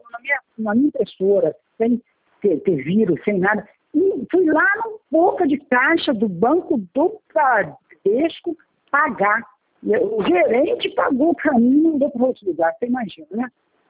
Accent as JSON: {"language": "Portuguese", "town": "Valença", "country": "Brazil"}